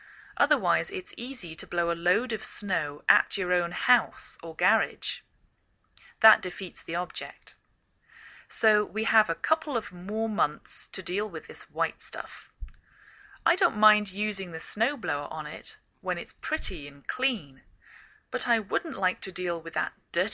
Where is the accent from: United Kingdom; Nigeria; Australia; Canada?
United Kingdom; England; now in United States